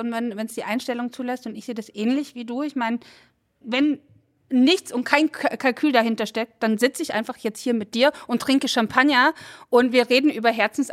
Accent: Bavaria, Germany; ich komme aus Bayern, war immer schon viel auch in Österreich

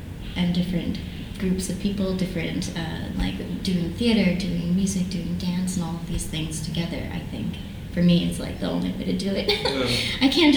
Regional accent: Monroe, New York, United States; I'm from Monroe, New York, yes. 845.

